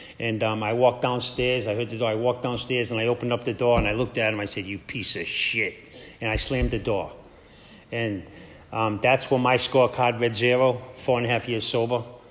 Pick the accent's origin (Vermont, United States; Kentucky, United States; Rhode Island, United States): Rhode Island, United States; Providence; I'm from Providence, Rhode Island.